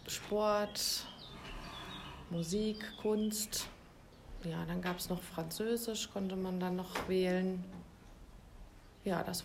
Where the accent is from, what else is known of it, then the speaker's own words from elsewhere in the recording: Fulda, Hesse, Germany; Aus Fulda, aus Horas.